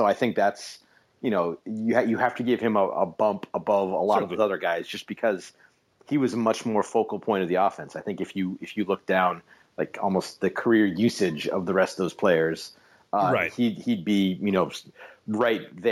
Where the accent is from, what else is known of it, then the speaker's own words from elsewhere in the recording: Alaska, United States; So I live in, and I grew up in Alaska